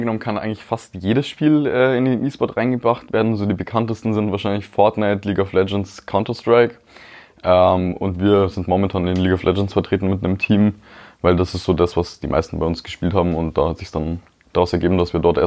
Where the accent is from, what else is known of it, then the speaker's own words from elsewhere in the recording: Kolbermoor, Bavaria, Germany; Ich komme aus Kolbermoor.